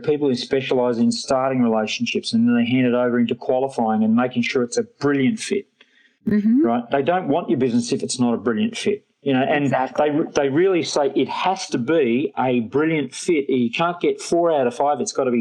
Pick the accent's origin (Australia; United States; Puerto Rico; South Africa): Australia; now in United Kingdom; I'm an Aussie, but I live in the UK